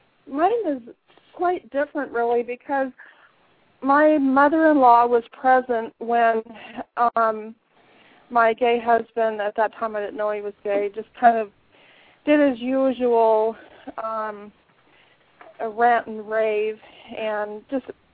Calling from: Washington, United States; I'm calling from Washington State.

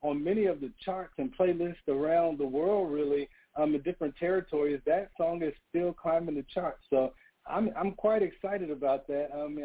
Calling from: Atlanta, Georgia, United States; I am based in Atlanta, so I'm in Georgia tonight. I'm home.

